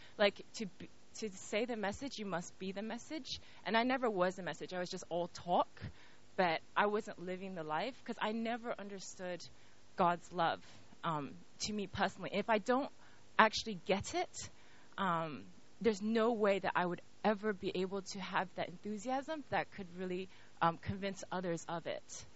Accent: California, United States; born there; so I was born in California

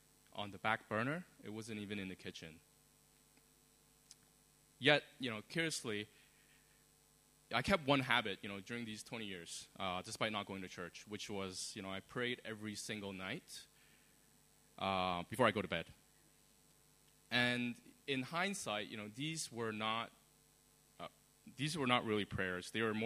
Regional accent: Toronto, Ontario, Canada; My family is originally from Hong Kong, and I grew up in Canada, Toronto.

